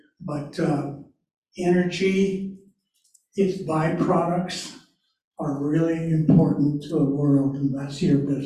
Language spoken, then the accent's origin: English; Arlington, Washington, United States; from Arlington, Washington.